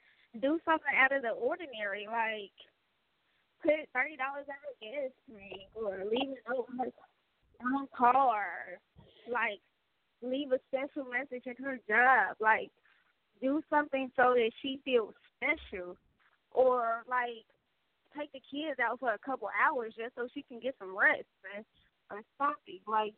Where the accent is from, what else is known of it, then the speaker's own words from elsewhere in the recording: Midwest, United States; So, me personally, I'm from the Midwest.